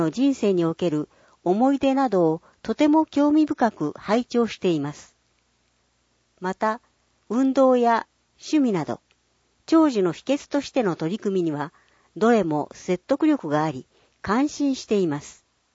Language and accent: Japanese; Christchurch, Canterbury, New Zealand; Japanese is a second language; ガーデンシティ、田園都市として知られる私の故郷、クライストチャーチ市には、たくさんの種類の花が鑑賞できる広い公園や庭園があり、